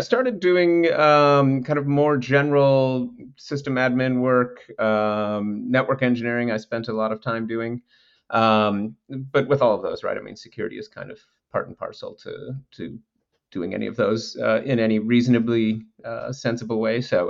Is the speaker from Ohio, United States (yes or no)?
no; Minneapolis, Minnesota, United States; Sure. So I'm originally from Minneapolis, so Midwest. Grew up there.